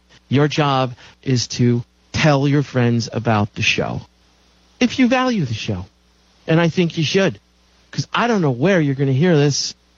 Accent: New York City, New York, United States; I grew up in New York City, Catholic grammar school, Catholic high school, a ton of violence.

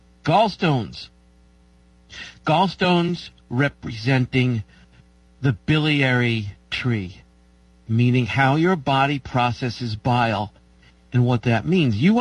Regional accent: New York, United States; I'm a New Yorker, so I can't stand the clouds.

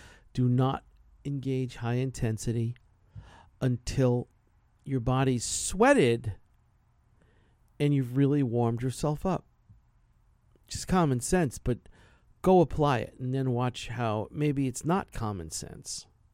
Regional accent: New York, United States; I'm from New York, man. Badminton, get out of here.

